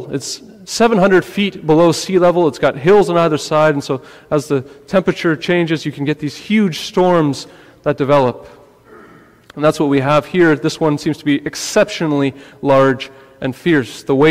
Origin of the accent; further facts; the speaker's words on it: Great Lakes, United States; I grew up near Lake Erie.